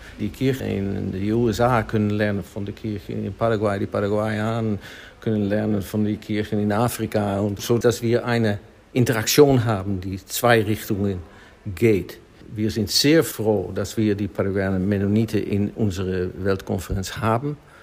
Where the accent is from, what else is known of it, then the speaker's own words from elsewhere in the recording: Netherlands; German is a second language; Ich komme von den Niederlanden. Ich lebe dort mit meiner Frau und drei Kindern.